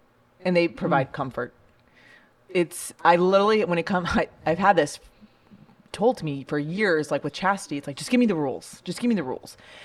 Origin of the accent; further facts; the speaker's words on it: California, United States; I got a jacket because I'm going to Florida and I'm from California.